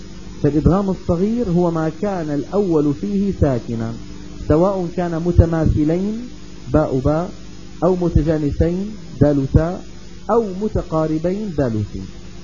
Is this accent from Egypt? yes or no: no; Levant, Syria; كثير من العامة وخاصة عندنا في الشام يعاملونها معاملة الحروف الشمسية،